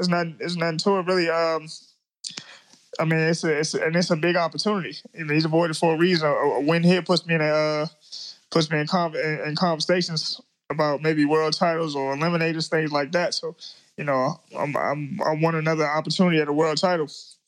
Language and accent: English; Maryland, United States; So we went on to just fight at our home, at my hometown in Maryland.